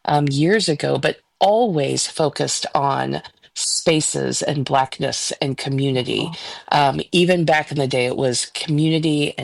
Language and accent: English; the South, United States; So, you know, I'm from the South. I spent a good portion of my time in the South when I was growing up.